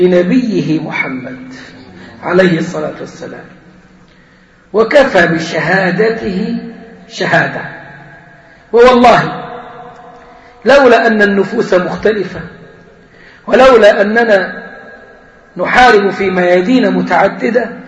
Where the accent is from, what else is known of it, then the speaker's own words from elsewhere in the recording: Egypt; ويمكن احنا كان عندنا في مصر ناس ادعوا النبوة